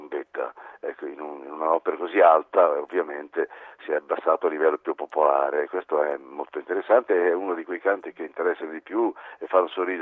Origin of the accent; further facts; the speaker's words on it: Emilia-Romagna, Italy; essendo io romagnolo di Ravenna e Rimini